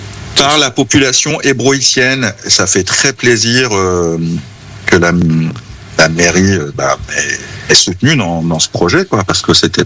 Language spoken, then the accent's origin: French; La Madeleine, Hauts-de-France, France; Absolument, j'ai grandi à la Madeleine.